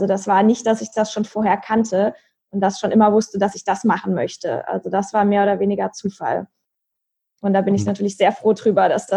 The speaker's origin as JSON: {"language": "German", "town": "Marburg", "region": "Hesse", "country": "Germany", "tie": "born or raised there", "said": "ich bin in meiner Heimatstadt in Marburg."}